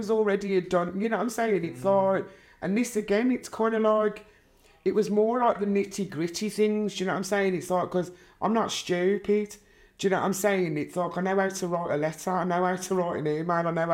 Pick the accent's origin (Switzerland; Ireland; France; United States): Ireland; I'm Irish for God's sake, do you know what I'm saying?